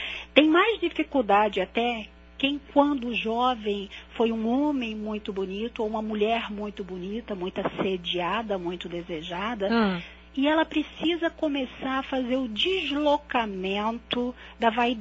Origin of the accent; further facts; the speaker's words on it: Florianópolis, Santa Catarina, Brazil; now in Rio de Janeiro, Brazil; Eu sou de Florianópolis.